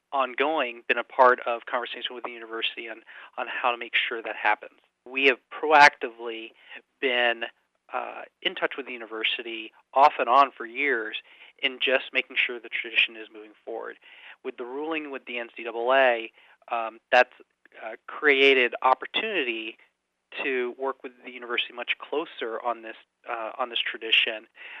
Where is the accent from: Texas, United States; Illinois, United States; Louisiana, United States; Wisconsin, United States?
Illinois, United States; Champaign; I grew up in Champaign. I'm a local boy, and I grew up watching the chief and going to football games